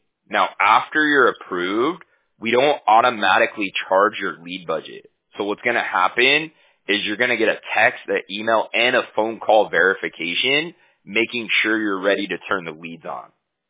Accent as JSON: {"language": "English", "town": "Huntington Beach", "region": "California", "country": "United States", "said": "because I'm from Huntington Beach, right? So it's like a 7 hour drive, you know."}